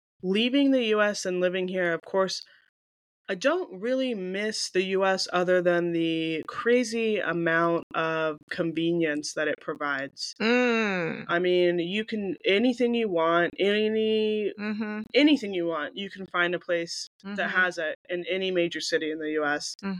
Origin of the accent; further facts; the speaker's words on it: Portland, Oregon, United States; also born or lived in North Carolina; now in Vigo, Spain; I mean, I grew up mainly in Oregon and right outside of Portland and in Portland. And then for a small amount of time in North Carolina. So the nature was my backyard.